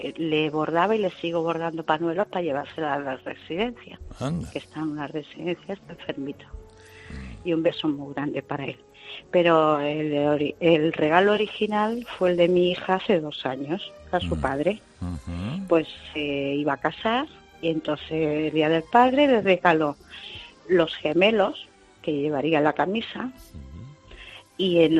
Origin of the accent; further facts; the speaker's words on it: Andalusia, Spain; now in Lérida, Spain; es que vivo en Cataluña, vivo en Lérida y me emociono porque soy andaluza